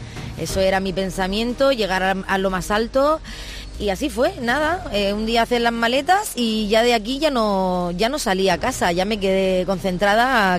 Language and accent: Spanish; Orihuela, Valencian Community, Spain; Es que vengo de Orihuela, Alicante. No teníamos instalaciones, no teníamos gimnasia rítmica al alcance de la mano.